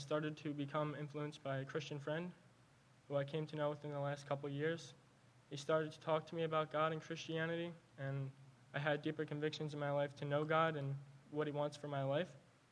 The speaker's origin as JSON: {"language": "English", "town": "Philadelphia", "region": "Pennsylvania", "country": "United States", "tie": "born or raised there", "said": "I'm 16 years old. I grew up in Philadelphia and moved to Bucks County about 4.5 years ago."}